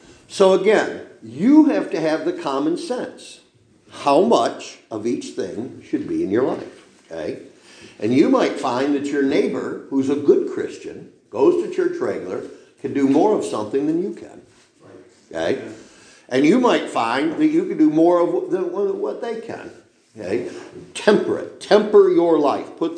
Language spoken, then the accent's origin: English; New York, United States; I grew up in Cattaraugus County, New York, and we came back to New York.